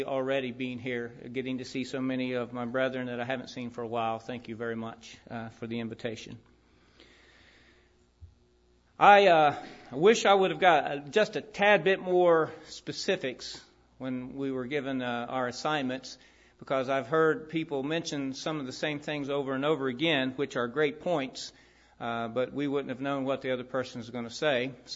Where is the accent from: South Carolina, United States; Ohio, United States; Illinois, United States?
Ohio, United States; Proctorville; I don't appreciate him bad-mouthing my hometown of Proctorville, Ohio.